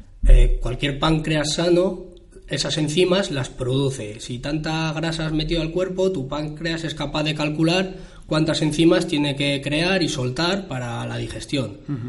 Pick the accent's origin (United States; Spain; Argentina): Spain; Bilbao, Basque Country; nosotros que somos de Bilbao, ¿no? Cuando bajamos a Sevilla y nos pega el calor, decimos, es que somos del norte.